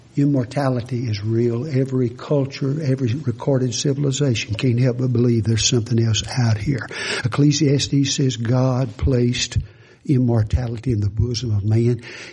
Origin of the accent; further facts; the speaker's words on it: Satsuma, Alabama, United States; now I'm from Satsuma, Alabama.